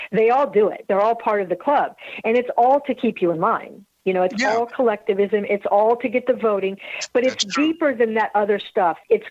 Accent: Miami, Florida, United States; I'm from Miami, so.

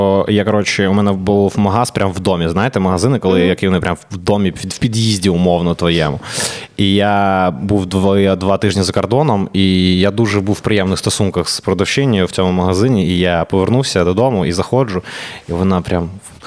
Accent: Odesa, Odesa Oblast, Ukraine; Ukrainian is a second language; я прям не знав українську мову, бо в мене не було її в житті. Я з Одеси, з півдня, і якось так сталося, що я майже її ніде не чув.

